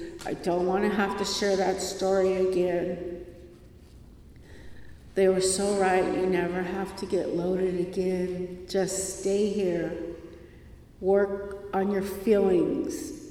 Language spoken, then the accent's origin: English; California, United States; I'm from California, so the time has really got me messed up.